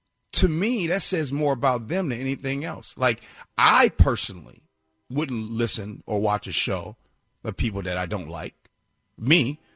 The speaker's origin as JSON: {"language": "English", "town": "Chicago", "region": "Illinois", "country": "United States", "said": "So here I was from Chicago, and I mean, I would go where I lived in my neighborhood. It was all black."}